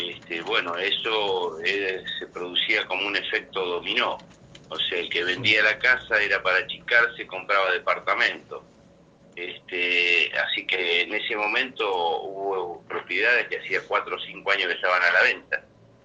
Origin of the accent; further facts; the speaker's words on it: Mar del Plata, Buenos Aires Province, Argentina; soy de Mar del Plata.